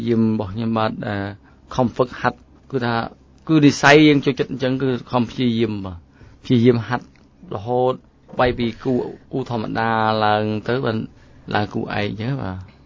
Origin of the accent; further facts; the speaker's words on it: Moung Ruessei, Battambang, Cambodia; បាទសុកកំណាត់គឺសុកមោងសីខេត្តបាត់ដំបង